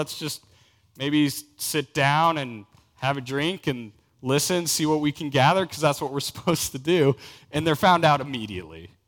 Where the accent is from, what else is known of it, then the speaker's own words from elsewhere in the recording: Alaska, United States; You see, I grew up in Alaska my whole life.